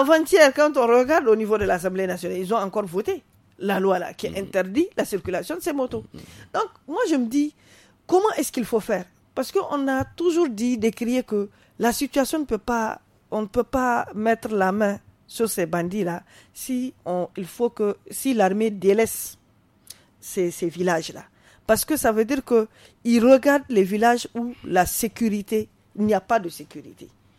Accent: Niger; parce que nous sommes tous des Nigériens

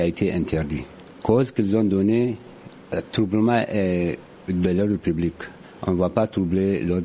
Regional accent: Niger; Nous sommes des Nigériens, nous n'avons aucun pays que le Niger et le Niger seulement.

